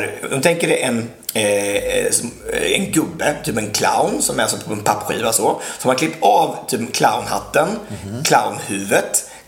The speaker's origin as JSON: {"language": "Swedish", "town": "Hällebrottet", "country": "Sweden", "said": "Jag var hemma i Hällebrottet i helgen."}